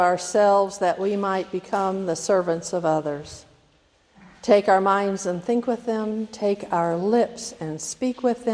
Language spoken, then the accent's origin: English; Lenox, Iowa, United States; The owners of the carnival were from my hometown, which at that time was in the southwest of Iowa. And every year during the 4th of July and a few days either before or after, they would come back to Lenox